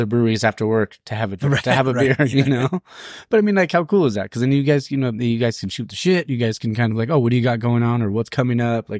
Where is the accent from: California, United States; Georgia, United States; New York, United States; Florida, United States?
California, United States; Pico; I mean, because I grew up in Pico for the most part